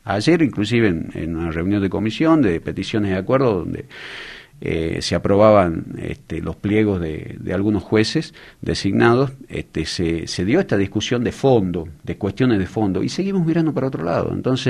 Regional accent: Argentina; Somos los argentinos, acá los últimos años hay distintos signos políticos

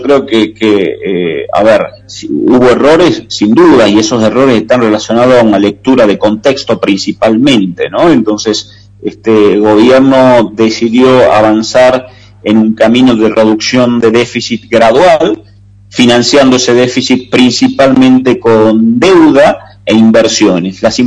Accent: Argentina; como argentino, estoy hablando

